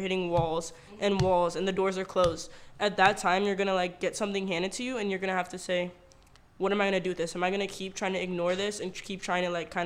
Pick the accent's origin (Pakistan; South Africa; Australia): Pakistan; I feel like being queer, being Black, and being like Pakistani is kind of like a weird like intersection